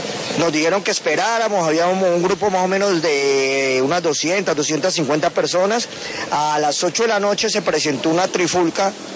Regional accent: Colombia; now in San Antonio del Táchira, Venezuela; Yo soy colombiano, mi papá y mi mamá es colombiano, pero residimos en San Antonio del Táchira.

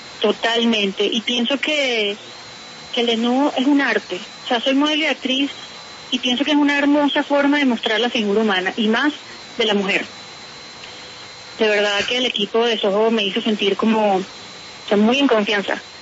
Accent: Venezuela; born there; nunca voy a dejar de perder la fe de mi país natal, jamás.

